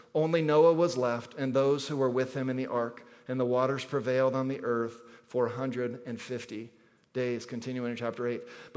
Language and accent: English; Phoenix, Arizona, United States; I grew up in Phoenix, Arizona, and when we wanted to go on vacation, we would drive across the desert to San Diego or to Los Angeles.